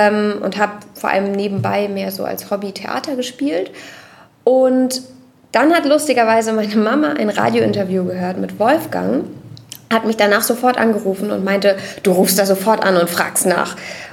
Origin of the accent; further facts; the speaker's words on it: Berlin, Germany; ich komme aus Berlin